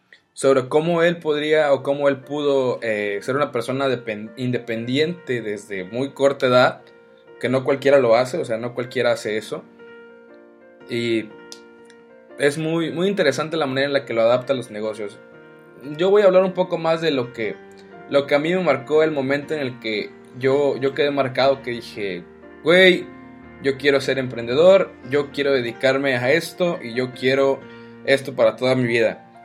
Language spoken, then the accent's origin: Spanish; Ciudad Valles, San Luis Potosí, Mexico; donde yo crecí, en Ciudad Valles, y es un lugar que realmente muchas personas tienen carencias.